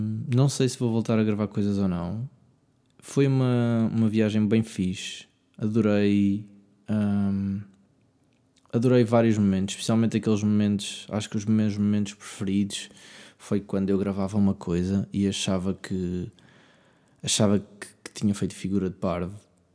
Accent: Coimbra, Centre, Portugal; eu não sou de Coimbra. Quer dizer, mais ou menos. Eu nasci em Coimbra, sou da minha idade. Vivo em Coimbra. Se calhar sou de Coimbra, não é?

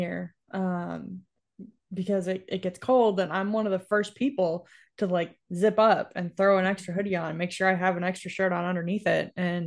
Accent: New York, United States; And that was fun, like, growing up in New York, so close to the Canadian border.

